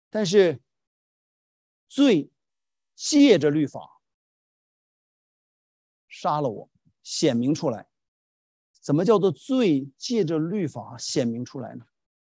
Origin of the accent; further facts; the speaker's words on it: China; now in United States; 我们从中国来，那时候中国红色的这个共产党统治，很多不自由。在美国我们很自由